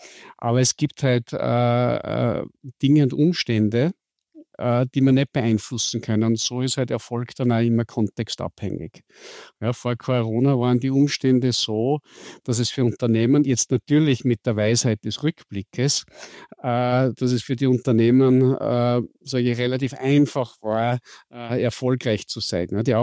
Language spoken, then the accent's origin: German; Salzburg, Austria; born there; also born or lived in Innsbruck; bin gebürtig aus Salzburg, habe in Innsbruck Betriebswirtschaftslehre studiert